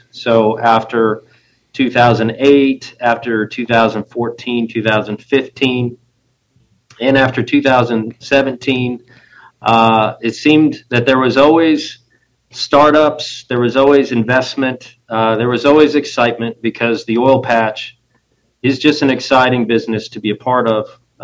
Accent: Missouri, United States; now in Tulsa, United States; So I'm originally from outside of Kansas City, so I'm from Missouri, but I've lived in Tulsa since 2008.

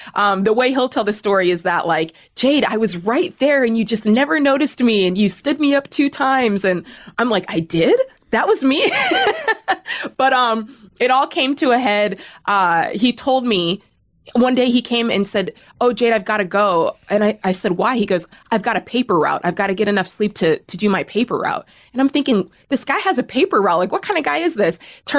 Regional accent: Cheney, Washington, United States; So I was born in Spokane, Washington, and lived in a small town outside of Spokane called Cheney. So if anybody's ever heard of that, shout out to Cheney, Washington

